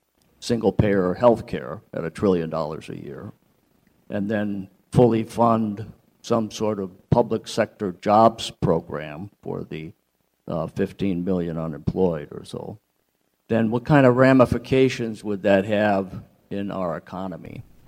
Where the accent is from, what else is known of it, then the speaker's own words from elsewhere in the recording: Stoughton, Wisconsin, United States; from Stoughton